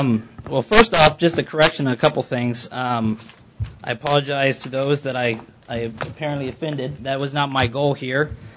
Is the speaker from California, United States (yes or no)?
no; Arkansas, United States; born there; I was born in Arkansas. Just because I was raised in the military doesn't mean that I don't have a heart in this area.